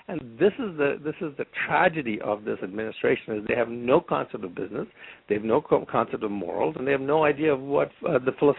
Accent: Yemen; My dad was a professor in physics, and he taught at different universities, and so I grew up in Yemen.

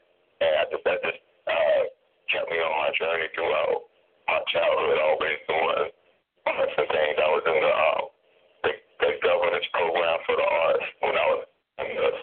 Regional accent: Virginia, United States; I was born in North Virginia. And there I was raised by my mom.

